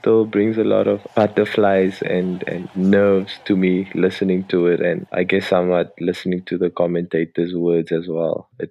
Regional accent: Cape Town, Western Cape, South Africa; growing up in Cape Town and being a young boy, rugby was the sport that we all drifted to.

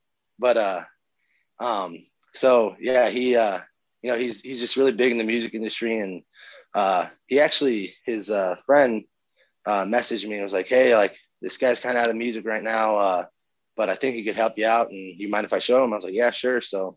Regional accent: Palo, Iowa, United States; I had one show booked in Palo, my hometown

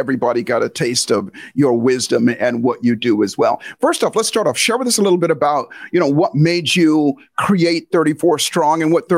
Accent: Hawaii, United States; I was raised in Hawaii, or I spent a lot of time in Hawaii. My father was in the Air Force

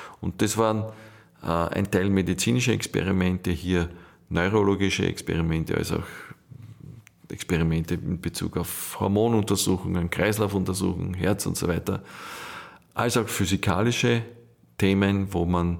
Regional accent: Austria; wir haben als Österreicher auch ein Gast mal mitgenommen

